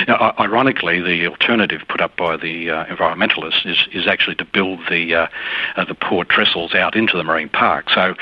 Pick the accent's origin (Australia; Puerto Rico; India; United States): Australia; Queensland; As a Queenslander, I'm very proud of the fact that we are the world's largest exporter of metallurgical coal